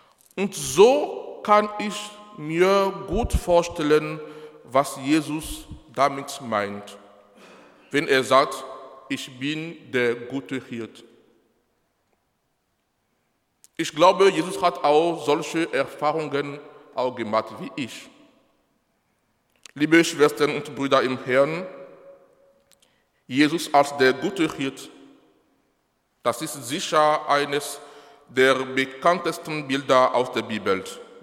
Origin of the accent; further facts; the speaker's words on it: Benin; German is a second language; Menschen, die ich als Kind in Benin schon daran gewöhnt war zu sehen, unterwegs mit vielen, sehr vielen Rindern.